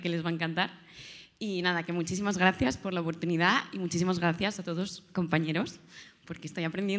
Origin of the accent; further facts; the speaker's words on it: Madrid, Community of Madrid, Spain; siendo madrileña, estrenarme en este templo de Madrid con una zarzuela tan madrileña